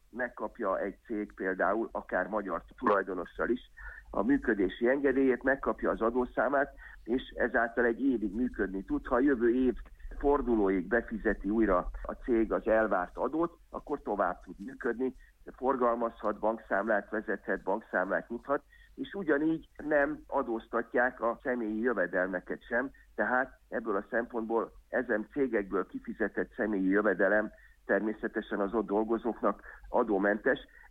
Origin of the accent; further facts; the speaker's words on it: Hungary; olyan, aki mi, mint magyarok, mindig meg tudjuk kerülni a lehetséges falat, mindig megtaláljuk a kiskapukat